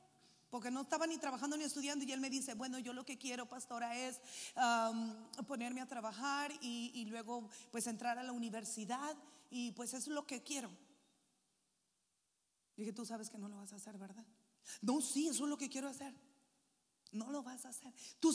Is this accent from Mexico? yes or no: yes; San Luis Río Colorado, Sonora, Mexico; born there; moved away; Yo nací en San Luis Río Colorado, Sonora, y después de unos años nos fuimos a vivir a Estados Unidos, y Dios y sus ocurrencias nos mandó a México otra vez.